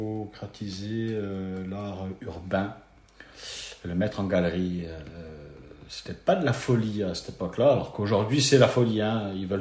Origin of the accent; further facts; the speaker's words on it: Bastia, Corsica, France; born there; Alors non, je suis né à Bastia.